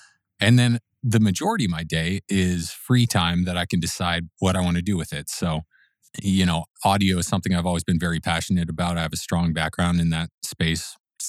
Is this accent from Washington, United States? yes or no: yes; Seattle, Washington, United States; moved away as an adult; now in Los Angeles, United States; I moved to LA from Seattle when I turned 18 and went to film school here